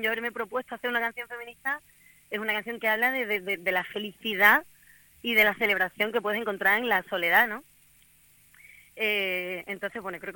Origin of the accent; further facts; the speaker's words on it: Cádiz, Andalusia, Spain; now in Madrid, Spain; hay mucho sonido de la tierra, digamos, de mi tierra también, ¿no? Unos tanguillos, unas bulerías, hay mucho Cádiz en este disco, hay mucho mar, es un disco que es casi un homenaje al mar. Y como me acompaña, después de llevar ya 8 años viviendo aquí en Madrid